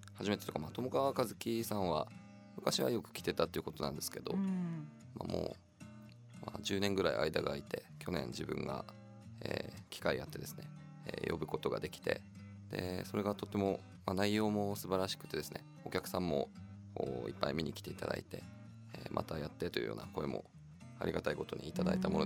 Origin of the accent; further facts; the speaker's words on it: Iwate, Japan; 私はたまたま岩手出身なので、ちょっと言葉としては違うは違いますけど、ちょっと聞き慣れたような感じがありまして